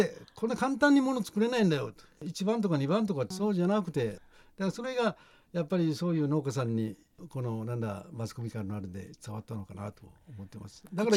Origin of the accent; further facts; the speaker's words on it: Naha, Okinawa, Japan; now in Miyakojima, Japan; 那覇なんですよ。